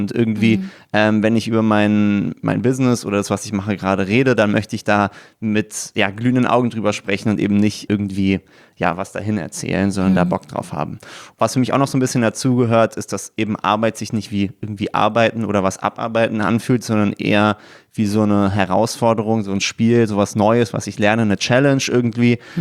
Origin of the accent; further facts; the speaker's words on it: Berlin, Germany; Also, ich bin Berliner, deswegen auch Abi in Berlin gemacht.